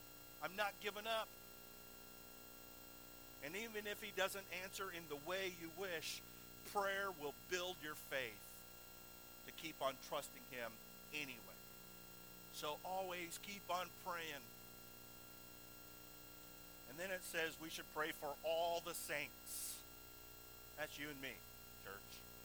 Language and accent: English; United States; And, you know, I love being an American. I do. I really do.